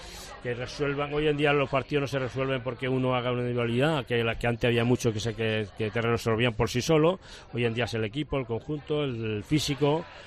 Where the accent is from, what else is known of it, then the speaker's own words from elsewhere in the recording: Cáceres, Extremadura, Spain; born there; also born or lived in Mallorca; yo soy nacido en Cáceres, sí. Y cuando vine a vivir a Mallorca me vine a Soncladera.